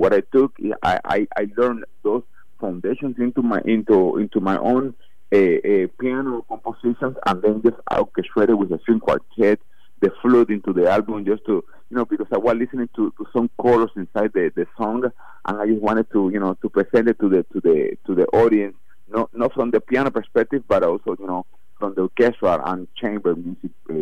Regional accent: Havana, Cuba; English is a second language; now in New York, United States; because I'm a young individual that born and raised in Havana, now being tape in at Berklee College of Music, and then now living in New York, touring the world

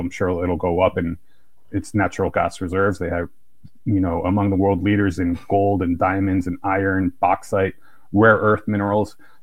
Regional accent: Venezuela; now in United States; So I'm Venezuelan. I live in the United States. I'm Venezuelan American.

